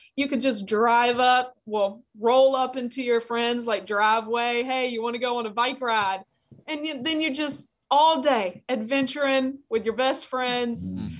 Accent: Alabama, United States; I have three sisters, and growing up in Alabama

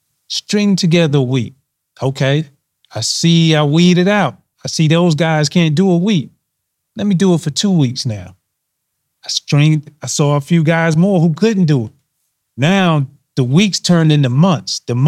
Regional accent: United States; And so that's what my childhood really brought for me growing up in Washington County.

